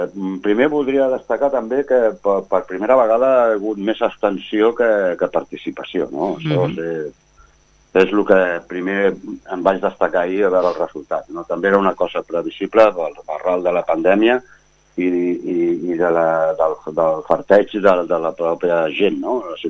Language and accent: Catalan; Catalonia, Spain